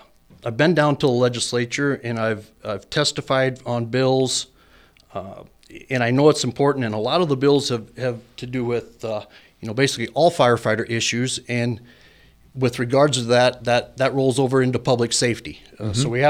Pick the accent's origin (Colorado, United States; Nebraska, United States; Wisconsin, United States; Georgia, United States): Nebraska, United States; West Point; So I was born and raised in West Point. I have five older brothers.